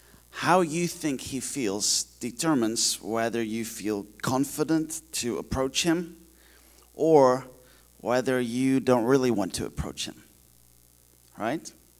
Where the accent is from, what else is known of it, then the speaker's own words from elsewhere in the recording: Netherlands; English is a second language; moved away as an adult; also born or lived in Turkey; now in Kenya; And so we're from the Netherlands, but I was born in Turkey, in the Middle East, because my parents were missionaries there. But then I grew up in the Netherlands, where I met my wife, and she was born in the Netherlands.